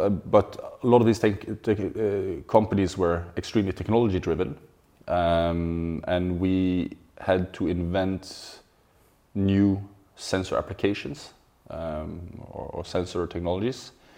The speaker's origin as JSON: {"language": "English", "region": "Vestland", "country": "Norway", "tie": "born or raised there", "said": "I grew up in a farm a couple of hours away from Bergen, in the country. It's where we have one of the biggest suspension bridge"}